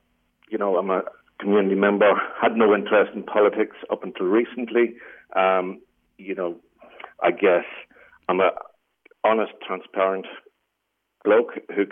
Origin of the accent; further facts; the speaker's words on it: Ireland; now in Singleton, Australia; I guess I moved from Ireland to Singleton 9 years ago, myself and my wife. My extended family's been in Singleton for over 40 years now, so I have got solid connections in the Singleton community. Since I've moved to Australia, Singleton's been the only place I've lived.